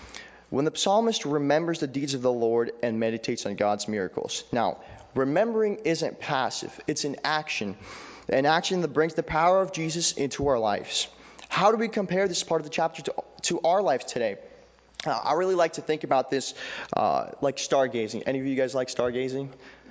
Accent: Ukraine; because I'm from Ukraine, the war really impacted us.

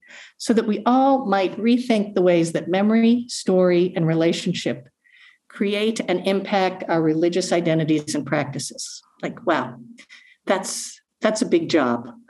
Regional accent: Ireland; I'm Irish.

